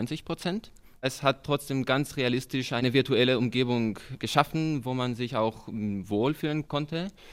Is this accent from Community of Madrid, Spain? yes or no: yes; Madrid, Community of Madrid, Spain; now in Munich, Germany; Ich komme aus Madrid, aber studiere in München.